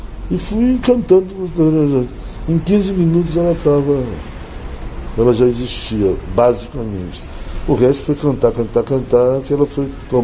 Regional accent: Brazil; eu faço música brasileira porque eu sou brasileiro

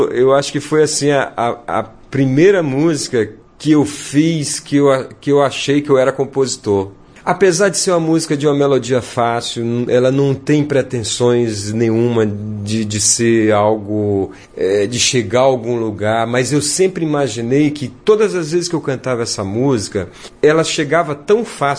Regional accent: Maranhão, Brazil; also born or lived in Piauí; Nasci no Piauí, me criei no Maranhão.

